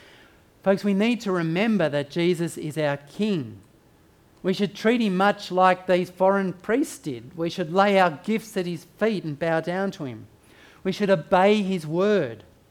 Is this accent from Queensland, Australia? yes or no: no; Bowral, New South Wales, Australia; When I tell people that I come from Barrel